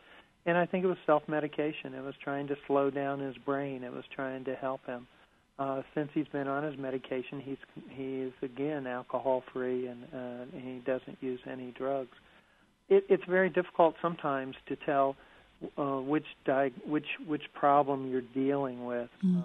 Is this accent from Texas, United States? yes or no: no; Virginia, United States; In Virginia, my home state, we are continually closing down psychiatric beds